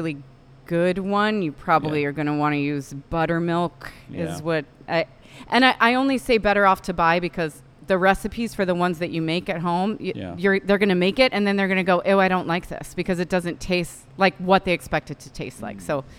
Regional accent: Fresno, California, United States; moved away; I say underrated because I grew up in Fresno. It was my jam. I left for 23 years, and I missed the corn meal on the bottom of the pizza.

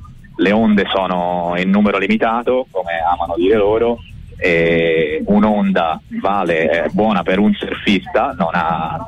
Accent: Tuscany, Italy; sono un uomo di campagna, io sono nato e cresciuto in Mugello, e quindi ai piedi dell'Appennino.

